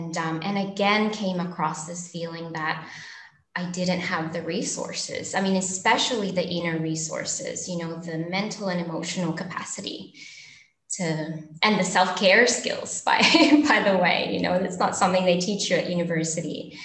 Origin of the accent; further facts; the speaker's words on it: Philippines; also born or lived in Denmark; my parents are actually multicultural, so I grew up both in the Philippines and in Denmark, where my dad's from. And we spent most of the time in the Philippines, probably 9 months out of a year.